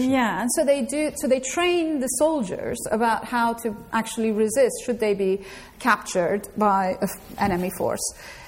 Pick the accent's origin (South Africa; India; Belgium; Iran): Iran; moved away as an adult; now in United States; I grew up in Iran. My parents were communists and political prisoners in Iran.